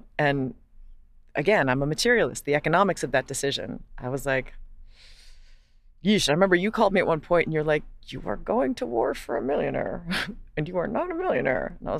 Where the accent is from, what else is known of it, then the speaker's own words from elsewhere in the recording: Hawaii, United States; I'm not Hawaiian. So it's not my land. And like, I, you know, grew up like as a colonizer, not intentionally, you know, I didn't move there when I was a baby.